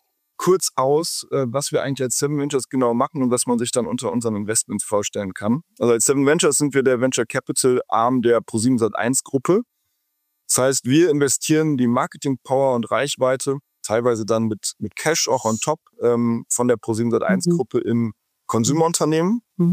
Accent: Rhineland, Germany; bin eigentlich Rheinländer. Bin zum Studium in Maastricht gelandet und mit einem kleinen Ausflug nach Vancouver.

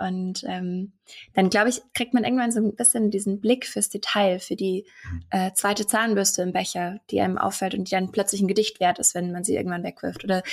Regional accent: Bad Aibling, Bavaria, Germany; born there; mittlerweile gehe ich schon durch als Hochdeutsche. Ich komme ursprünglich aus Bayern, so zwischen München und Salzburg. Bad Aibling heißt meine Heimatstadt und wohne jetzt aber seit ein paar Jahren schon in Marburg. Bin hier fürs Studium hergezogen

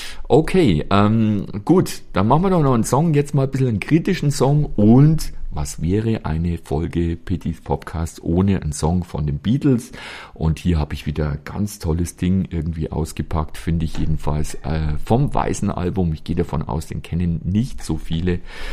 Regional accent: Bavaria, Germany; Gemüsepfanne, Grünkohl gibt es bei uns in Bayern ganz wenig

